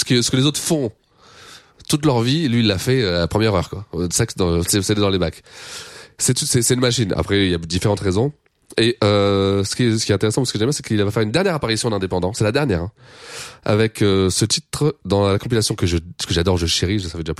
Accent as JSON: {"language": "French", "country": "France", "said": "Mais nous en tant que Français avec nos voix un peu plus rauques, plus basses"}